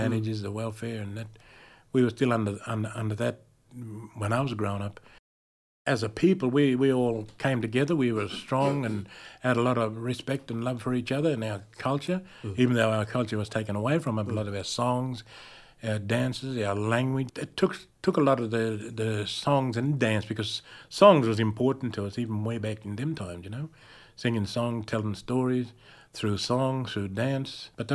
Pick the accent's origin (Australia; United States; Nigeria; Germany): Australia; Tumala, New South Wales; also born or lived in Moree; And my generation, up to my generation, was born in Moree, even though we, you know, all lived at Tumala. We come from Tumala, yeah.